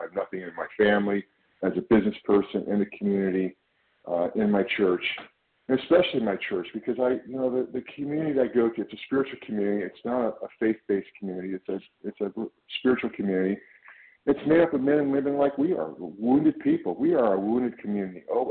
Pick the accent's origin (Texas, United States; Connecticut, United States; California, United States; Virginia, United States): California, United States; I'm from California